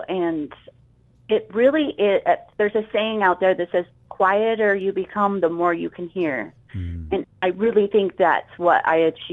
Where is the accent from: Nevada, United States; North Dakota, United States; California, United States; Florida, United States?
Nevada, United States; Las Vegas; moved away as an adult; I grew up in Las Vegas, Nevada.